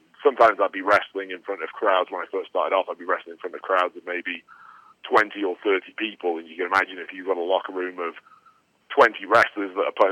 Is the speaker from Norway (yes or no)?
no; England, United Kingdom; now in United States; But I've always liked being the bad guy, especially being an Englishman in America.